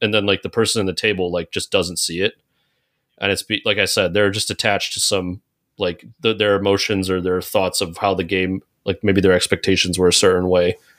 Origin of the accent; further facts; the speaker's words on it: Michigan, United States; I'm from Michigan originally, and I'm a big Lions fan.